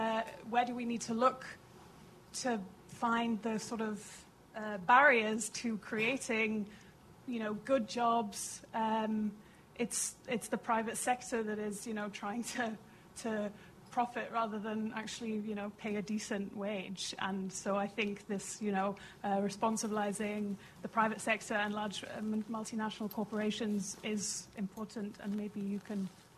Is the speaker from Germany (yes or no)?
yes; Germany; English is a second language; And so I come from Germany, a country where with an apprenticeship you are kind of, you know, valued in society much like someone with an advanced degree.